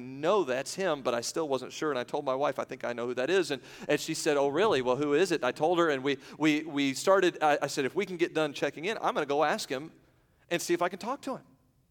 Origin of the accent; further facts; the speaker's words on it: Indiana, United States; hey, listen, I'm a pastor from Indiana. I said